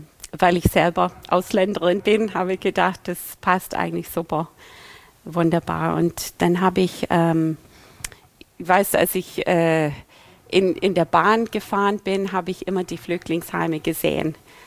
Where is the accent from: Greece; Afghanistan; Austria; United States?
United States; German is a second language; als Amerikanerin Schwäbisch kann ich